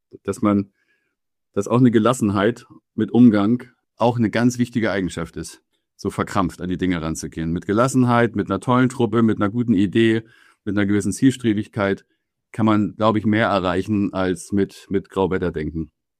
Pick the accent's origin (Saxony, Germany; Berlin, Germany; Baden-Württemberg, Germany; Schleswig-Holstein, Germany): Schleswig-Holstein, Germany; Ich bin an der Ostsee groß geworden, 2-3 Kilometer weg von der Kieler Förde